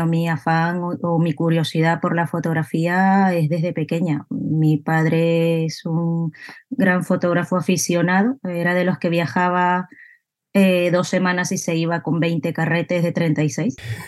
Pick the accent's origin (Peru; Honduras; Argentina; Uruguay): Peru; now in Spain; soy peruana de nacimiento, llevo ya prácticamente, o este año hago 15 años en España. Vine con el fin de seguir estudiando y ampliando conocimientos y trabajar.